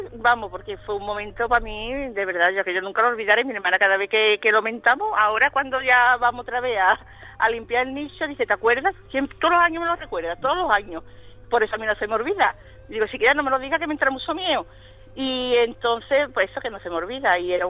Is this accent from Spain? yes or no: yes; Chipiona, Andalusia, Spain; Que yo que hace publicidad de mi pueblo.